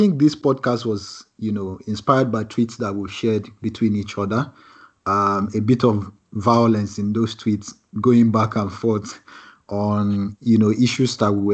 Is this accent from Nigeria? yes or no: yes; Kano, Nigeria; English is a second language; I'm a Nigerian, obviously. That's like my first label. Anywhere I go, I just consider myself a Nigerian, no matter what. I was born in Kano. Most my parents migrated from Kogi State, lived in Kano. I have ancestors who are actually from Kano.